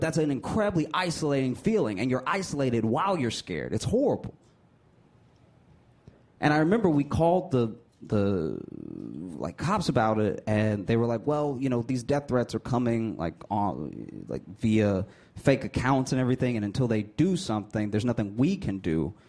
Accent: Louisiana, United States; And I don't like guns because I grew up in Louisiana. And when I was in the sixth grade, they wanted to teach us about the history of combat.

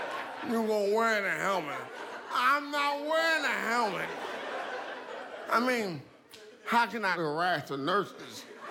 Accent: Philadelphia, Pennsylvania, United States; I'm from South Philly.

